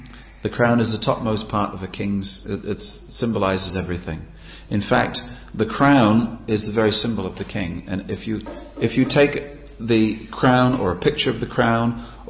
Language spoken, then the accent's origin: English; England, United Kingdom; So, the point here is that, speaking as an Englishman, royalty is okay